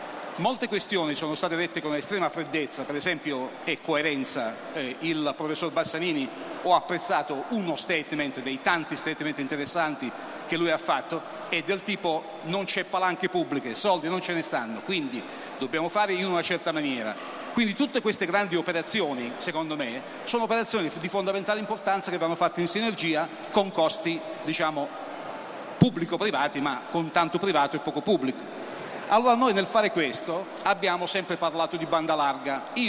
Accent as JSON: {"language": "Italian", "region": "Apulia", "country": "Italy", "tie": "born there", "said": "qui ci sono nato in Puglia, qui vivo e devo molto della mia attività, e in Sardegna passo da 20 anni le mie vacanze"}